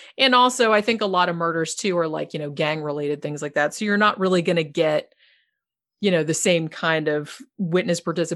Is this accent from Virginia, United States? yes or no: no; Daytona Beach, Florida, United States; I'm from Daytona Beach, and that's, you know, she spent a lot of time there.